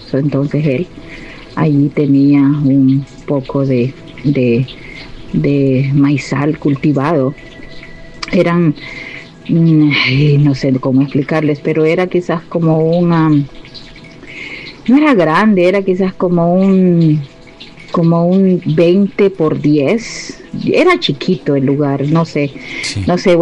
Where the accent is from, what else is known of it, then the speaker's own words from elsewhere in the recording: El Salvador; moved away; Pues les cuento que yo tenía como 12 años. Yo vivía en mi país, en El Salvador.